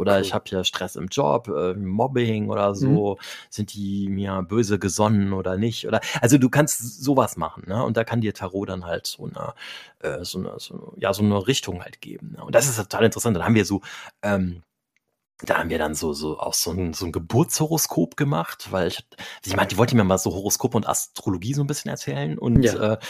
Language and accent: German; Essen, North Rhine-Westphalia, Germany; born there; ich bin ja in Essen geboren.